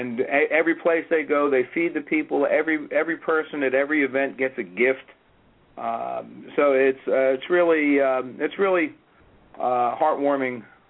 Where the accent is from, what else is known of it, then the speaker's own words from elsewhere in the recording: New Jersey, United States; It's always funny when you say, "Oh yeah, I'm from the Jersey Shore," and people look at you kind of strange.